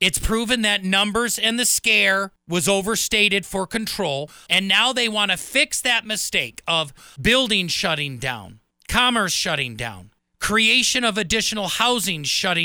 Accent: Wisconsin, United States; I'm transplanted from the Cheesehead State of Wisconsin.

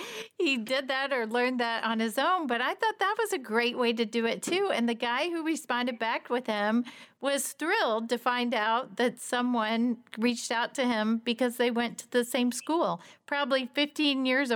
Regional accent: Indiana, United States; Not just saying I'm from Lagodi, Indiana, but sharing something the next step. I have a high school reunion. I just met up with some friends from my hometown.

